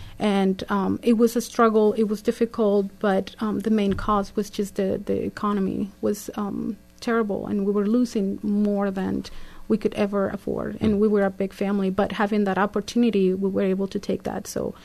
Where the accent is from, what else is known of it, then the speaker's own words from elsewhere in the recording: Mexico; English is a second language; now in Kodiak, United States; We moved to from Mexico to Kodiak for the first time ever in December of 1999. There was 16 of us in our family.